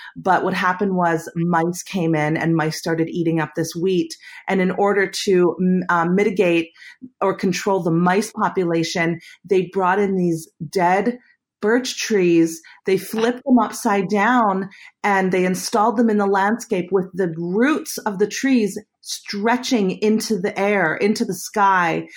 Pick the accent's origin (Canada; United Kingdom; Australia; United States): Canada; Winnipeg, Manitoba; a memory I had of growing up in Winnipeg, where everybody had hockey rinks